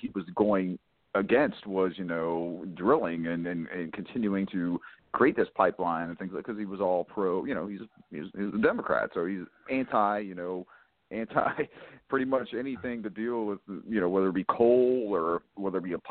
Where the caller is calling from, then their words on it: Virginia, United States; I'm calling from Virginia, southeastern Virginia, Hampton Roads specifically.